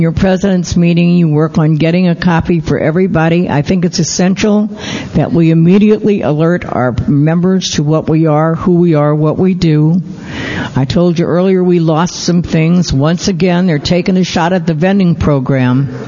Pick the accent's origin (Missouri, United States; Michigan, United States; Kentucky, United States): Missouri, United States; now in California, United States; I was new. I was from Missouri, and I hadn't been here a long time